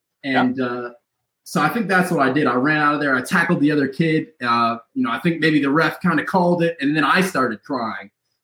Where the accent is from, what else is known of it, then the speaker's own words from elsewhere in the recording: Perrysburg, Ohio, United States; also born or lived in Toledo; Born and raised in Northwest Ohio, in Toledo, and my family moved us to Perrysburg, Ohio, which is a suburb of Toledo, very early on.